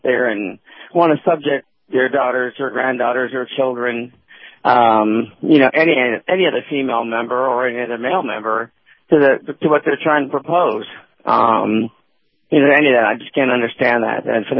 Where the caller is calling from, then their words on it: Colorado, United States; Just North Colorado.